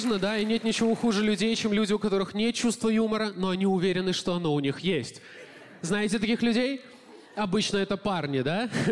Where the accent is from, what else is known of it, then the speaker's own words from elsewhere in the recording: Belarus; я из Беларуси, у нас вообще передергивания запрещены.